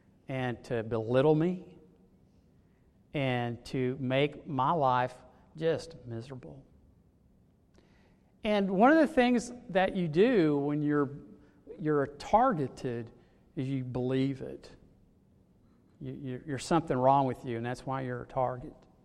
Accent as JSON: {"language": "English", "town": "Mesquite", "region": "Texas", "country": "United States", "tie": "born or raised there", "said": "I was raised, I grew up here. I grew up in Mesquite. I'm a native boy here. And I grew up on Summit Street."}